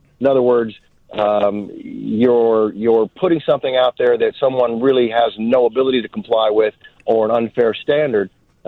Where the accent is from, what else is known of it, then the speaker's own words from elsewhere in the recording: Elkhart, Indiana, United States; I'm originally from Elkhart, Indiana, just about 90 miles down the 8090 from you.